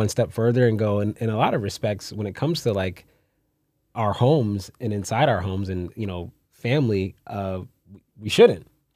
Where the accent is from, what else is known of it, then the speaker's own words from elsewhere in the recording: New Haven, Connecticut, United States; I'm born and raised in New Haven to teenage parents myself.